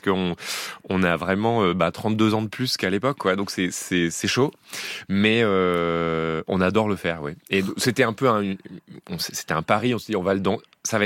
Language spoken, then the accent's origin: French; Chambéry, Auvergne-Rhône-Alpes, France; born there; parce que je suis né à Chambéry